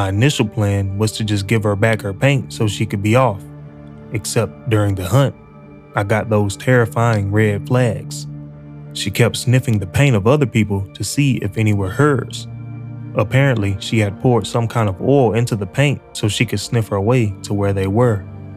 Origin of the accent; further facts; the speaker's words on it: Sweden; it happened in my home country of Sweden